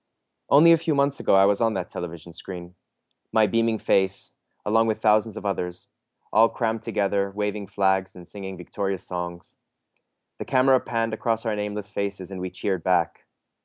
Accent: Kuwait; also born or lived in Jordan; I mean, so I grew up in Kuwait and Jordan, and I spend a lot of time in Lebanon because my father is Lebanese.

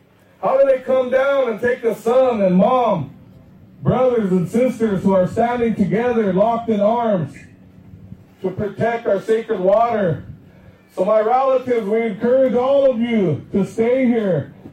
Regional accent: Manderson, South Dakota, United States; I'm from the Oyuste Band on the Pine Ridge Reservation, otherwise known as Manderson.

